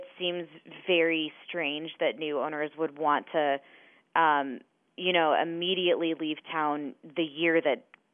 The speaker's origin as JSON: {"language": "English", "region": "Midwest", "country": "United States", "said": "I'm from the Midwest, but I don't like to be outside when it's this cold out."}